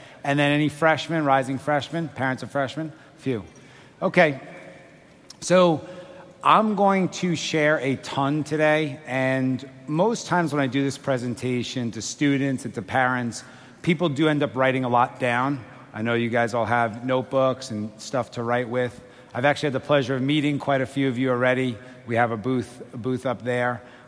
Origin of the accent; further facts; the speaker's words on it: Long Island, New York, United States; accent: Long Island; So I grew up on Long Island in New York. Any folks from Long Island? Show of hands. All right. All right, great. So bear with me if you can hear my Long Island accent.